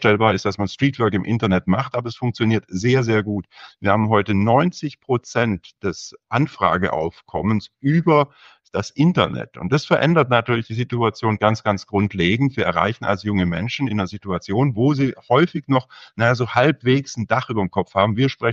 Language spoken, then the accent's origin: German; Baden-Württemberg, Germany; ich komme aus dem Schwarzwald